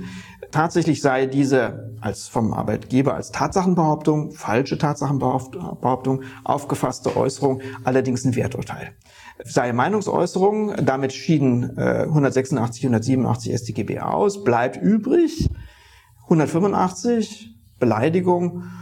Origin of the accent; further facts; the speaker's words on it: Rhineland-Palatinate, Germany; Ich bin ein großer Verfechter der Mundart, ich komme aus der Palz und könnte auch ganz anders hier reden.